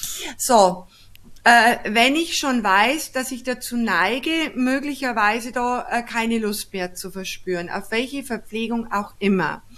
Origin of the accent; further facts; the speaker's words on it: Bavaria, Germany; Bei uns in Bayern gibt es da etwas Ähnliches als, das heißt Kartoffelkäse.